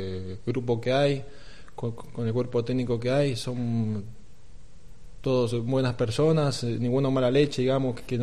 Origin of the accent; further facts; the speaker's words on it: Mendoza, Argentina; now in Spain; ciudad de montaña, Mendoza es una ciudad de montaña, muy seca.